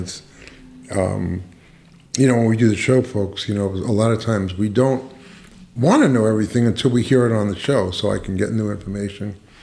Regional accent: New York, United States; I know this pretty good stuff, and I'm from New York, this is also.

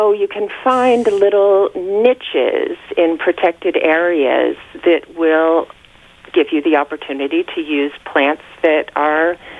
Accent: Cincinnati, Ohio, United States; You know, growing up in Cincinnati, there is not salt water.

